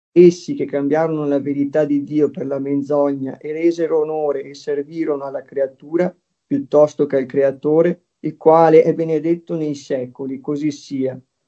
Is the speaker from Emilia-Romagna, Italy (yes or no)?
no; Padua, Veneto, Italy; accent: Paduan; La mia loquela mi tradisce, appunto il mio accento si sente, che sono appunto delle zone di Padova, insomma.